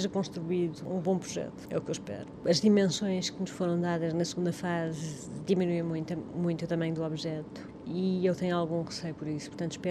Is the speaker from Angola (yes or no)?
no; Portugal; não vejo isto como portuguesa